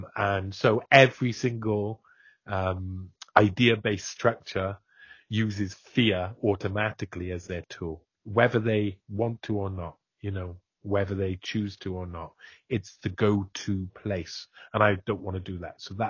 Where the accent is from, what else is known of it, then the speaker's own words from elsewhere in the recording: Wales, United Kingdom; Being from a Welsh socialist background, you know, I cared about that sort of stuff.